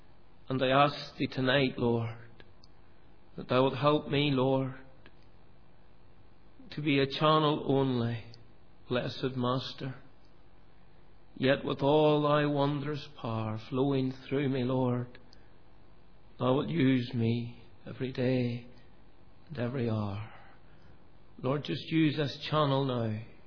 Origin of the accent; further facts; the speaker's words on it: Cullybackey, Northern Ireland, United Kingdom; that's really where I'm from originally. That's where I was born and bred, as we say in Northern Ireland. You're born and bred. I was born and bred in Cullibaggy.